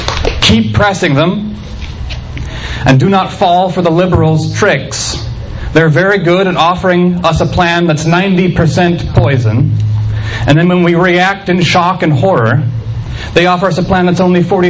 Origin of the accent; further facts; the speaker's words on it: Marietta, Georgia, United States; It's great to be in Athens. I'm actually from Marietta